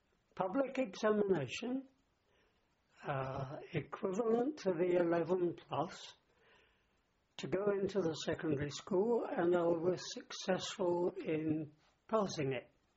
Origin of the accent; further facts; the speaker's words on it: Portsmouth, South East England, United Kingdom; born there; I was born in Portsmouth, which is a big naval town, on the 14th of August, 1910.